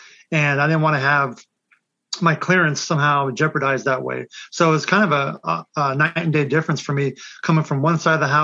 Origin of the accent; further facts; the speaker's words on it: Kansas, United States; I was born and raised in Kansas, so going back into a country environment wasn't that big of a deal.